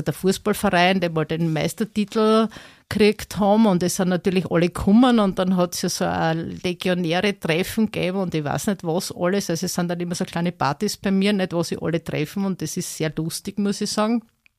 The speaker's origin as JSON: {"language": "German", "town": "Altneudörfl", "region": "Styria", "country": "Austria", "tie": "born there", "said": "Also sagen wir mal dort, wo ich geboren bin, Alt-Neu-Dörfel."}